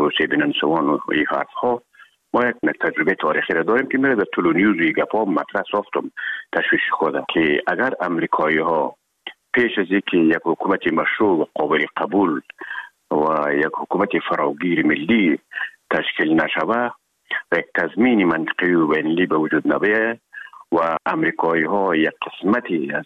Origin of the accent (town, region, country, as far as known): Herat, Afghanistan; now in Kabul, Afghanistan